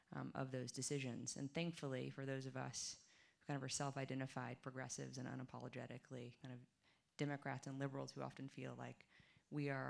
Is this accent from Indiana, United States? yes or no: no; Arkansas, United States; it's a reaction from growing up in Arkansas.